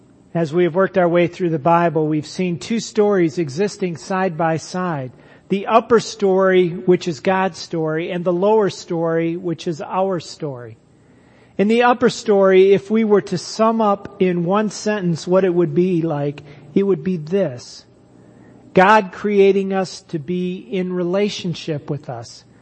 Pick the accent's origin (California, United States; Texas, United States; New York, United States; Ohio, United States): Ohio, United States; Cleveland; also born or lived in Columbus; I was born in Columbus, Ohio, and around 2 years old, my family moved to Cleveland.